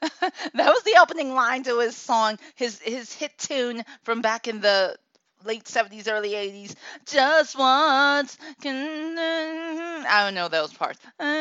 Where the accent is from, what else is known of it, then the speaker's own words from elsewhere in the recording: Akron, Ohio, United States; know that … is from, oh yeah, you guessed it, Akron, Ohio? What a coinkydink. Right from my hometown.